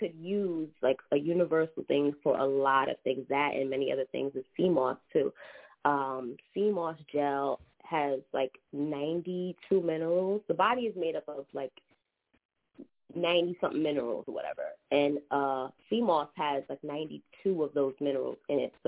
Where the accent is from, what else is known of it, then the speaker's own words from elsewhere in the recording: New York City, New York, United States; from Harlem, New York.